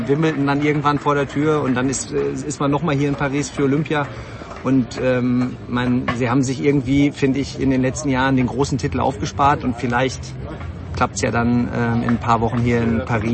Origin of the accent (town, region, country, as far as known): Herdecke, North Rhine-Westphalia, Germany; born or raised there